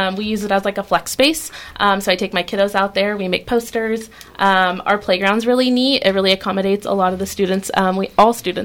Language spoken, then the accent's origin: English; Emporia, Kansas, United States; I grew up here in Emporia. Okay. I've lived here my entire life. I went through Emporia Public Schools